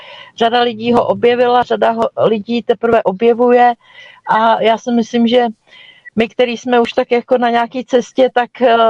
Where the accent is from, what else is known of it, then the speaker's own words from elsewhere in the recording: Bojov, Central Bohemian Region, Czechia; já jsem z Bojova, což je taková malá vesnice u Mníšku pod Brdy, takže Středočeský kraj, Praha Západ.